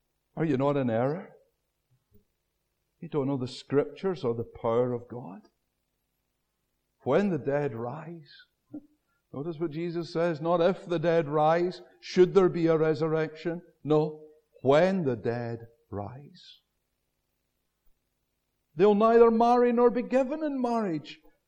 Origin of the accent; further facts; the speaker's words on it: Wishaw, Scotland, United Kingdom; I don't think I heard it as a boy growing up in Wishaw Baptist.